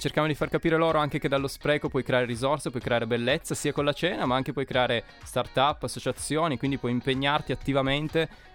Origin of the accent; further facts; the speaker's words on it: Turin, Piedmont, Italy; now in Parma, Italy; Sì, torinese